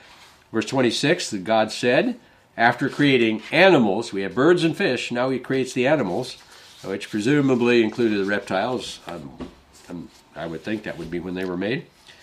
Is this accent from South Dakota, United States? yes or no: yes; South Dakota, United States; I grew up in South Dakota, and we had no smog.